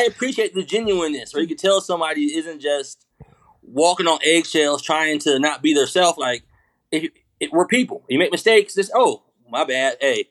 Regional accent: California, United States; Like I go back to California a lot to visit home

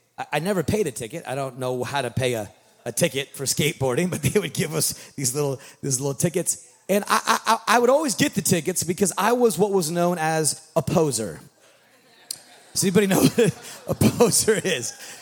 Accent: Sonoma, California, United States; That's where we grew up, in the tough streets of Sonoma, Napa, wine country.

